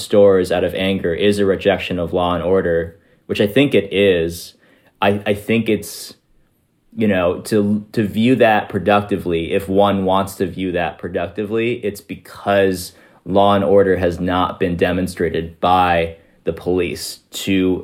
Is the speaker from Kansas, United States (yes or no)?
yes; Kansas, United States; I'm a director at Jubilee. I'm Asian American, grew up in Kansas.